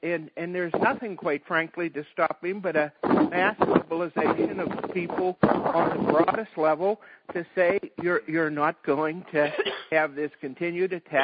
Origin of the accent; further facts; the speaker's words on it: Pittsburgh, Pennsylvania, United States; from Pittsburgh.